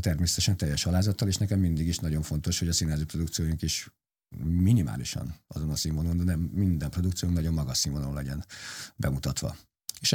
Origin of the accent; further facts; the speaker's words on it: Budapest, Hungary; Én igazi budapesti legényként nőttem föl, panelfiúként. Aztán onnantól kezdve viszont vidéki városokban tevékenykedtem.